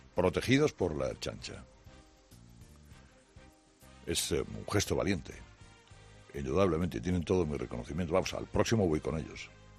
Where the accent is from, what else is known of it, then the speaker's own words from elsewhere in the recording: Basque Country, Spain; Pues aquí somos los vascos así, ¿eh?